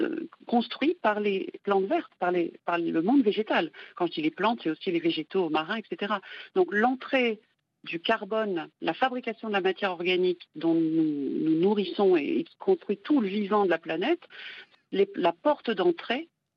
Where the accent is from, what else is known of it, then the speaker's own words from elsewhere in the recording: France; c'est une petite plante qu'on trouve dans les jardineries, hein, chez nous en France.